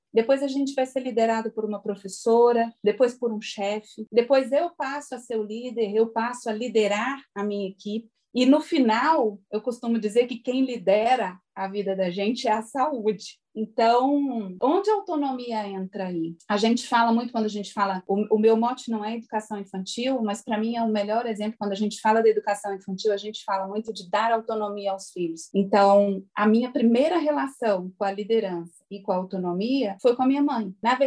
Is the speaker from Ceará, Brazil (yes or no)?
no; Minas Gerais, Brazil; Eu sou mineira, mas eu sou gente real, como a gente fala na escola.